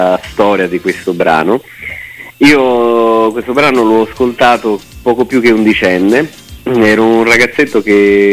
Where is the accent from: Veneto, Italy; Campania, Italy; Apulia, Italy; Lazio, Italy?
Campania, Italy; Naples; io da buon napoletano